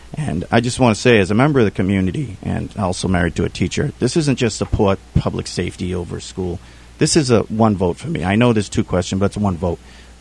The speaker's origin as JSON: {"language": "English", "town": "Dracut", "region": "Massachusetts", "country": "United States", "tie": "born or raised there", "also_born_or_lived": "Lowell", "said": "I live in Dracut. I was born in Lowell and moved to Dracut 3 days later and been there since."}